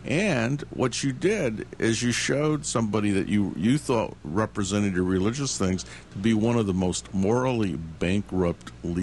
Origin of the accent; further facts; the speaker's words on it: California, United States; I'm from California. So I was really happy to see all these Mexicans move into the area, because it made me feel like California.